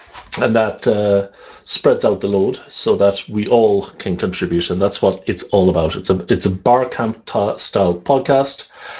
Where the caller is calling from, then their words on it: Netherlands; I am calling from the Netherlands, I guess.